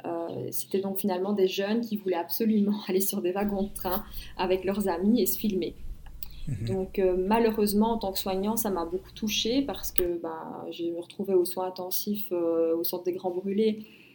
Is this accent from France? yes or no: no; Belgium; j'ai commencé mes études d'infirmière en Belgique parce que je suis belge.